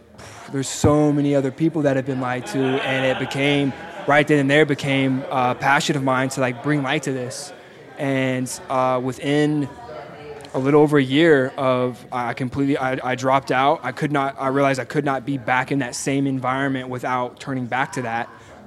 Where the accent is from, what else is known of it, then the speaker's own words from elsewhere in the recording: Texas, United States; And I'm from Texas, so it's really stigmatized in Texas.